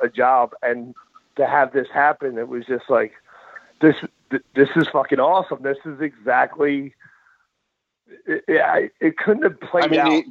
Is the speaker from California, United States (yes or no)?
no; New Jersey, United States; And, you know, we're both from New Jersey.